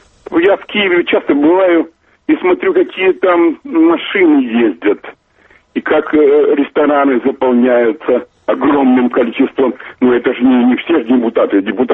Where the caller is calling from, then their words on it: Germany; Я звоню вам из Германии